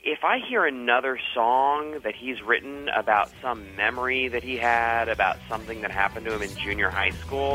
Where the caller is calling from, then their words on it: New York, United States; I'm calling from New York.